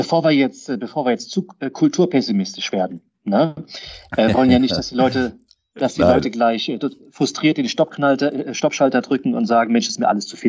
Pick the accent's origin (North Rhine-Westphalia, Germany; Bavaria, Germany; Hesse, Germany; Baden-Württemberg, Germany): Baden-Württemberg, Germany; Karlsruhe; Ich bin Karlsruher.